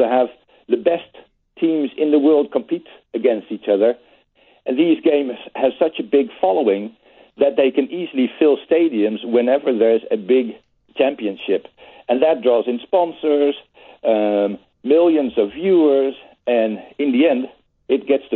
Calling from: Amsterdam, North Holland, Netherlands; I'm live from Amsterdam.

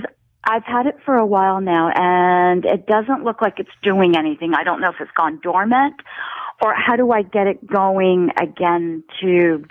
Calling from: Toronto, Ontario, Canada; From Toronto.

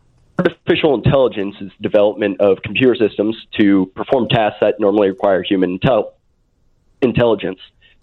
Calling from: State College, Pennsylvania, United States; Actually, State College, Pennsylvania. We're actually in the single digits, so I'm kind of jealous of your double digit temperatures.

